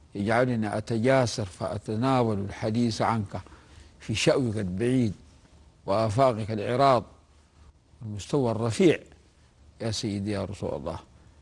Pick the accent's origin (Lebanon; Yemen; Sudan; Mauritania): Sudan; حتى عندنا في السودان يقولون هذه منيحة